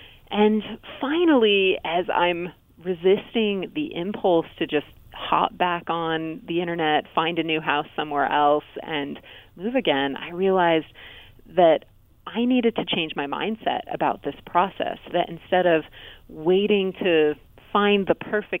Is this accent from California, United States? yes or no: yes; California, United States; I grew up in California and lived in the same house my entire first 18 years.